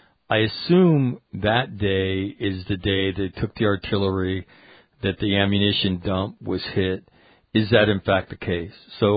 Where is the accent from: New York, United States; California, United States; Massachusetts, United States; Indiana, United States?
California, United States; Sacramento; not far from my hometown of Sacramento.